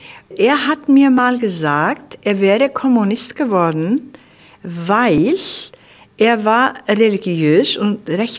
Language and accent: German; Seyðisfjörður, Eastern Region, Iceland; ob ich vielleicht meine Geschichte so aus meiner Kindheit in Seyðisfjörður erzähle